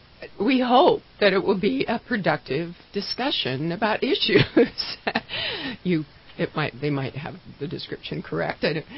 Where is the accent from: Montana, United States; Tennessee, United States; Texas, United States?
Montana, United States; I was born and raised in Montana, so, you know, I think this might be God's country.